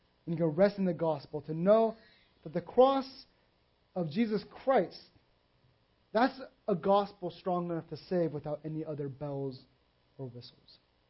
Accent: the South, United States; I come from the South, so you know when they say that, it's not a compliment.

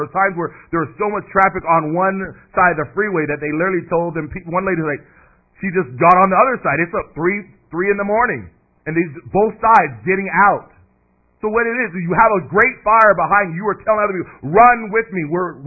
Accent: United States; So listen, I'm American. I live in Northern California

